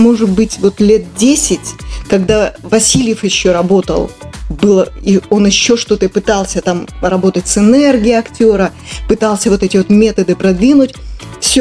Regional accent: Komsomolsk-on-Amur, Khabarovsk Krai, Russia; born there; Мы все родились в Комсомольске. Люся родилась в Комсомольске, Герман, Дима, я.

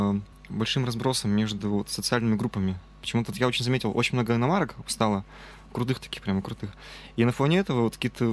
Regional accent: Perm, Perm Krai, Russia; А тут я приехал в город, в Пермь, мой родной город.

